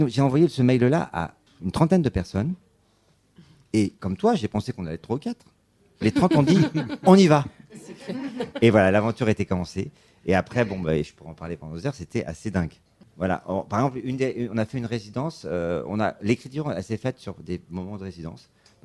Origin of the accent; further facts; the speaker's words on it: Nogent-le-Rotrou, Centre-Val de Loire, France; Donc, on est deux de Nogent-le-Retrou, mais on est plus à Eure-et-Loir.